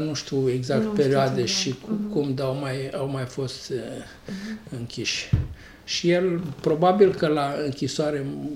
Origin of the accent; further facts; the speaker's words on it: Dudeștii Vechi, Timiș County, Romania; Eu sunt din Dudești Veche, atunci se numea Beșinova Veche. Au dus 87 de familii, au fost deportate, este un sat de bulgari, deci la vremea respectivă erau chiar numai bulgari